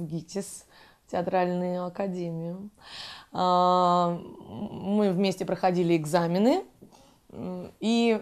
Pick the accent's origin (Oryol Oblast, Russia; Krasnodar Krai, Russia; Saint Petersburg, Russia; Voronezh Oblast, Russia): Saint Petersburg, Russia; now in Moscow, Russia; Поскольку я приехала из Санкт-Петербурга, и мне негде здесь было жить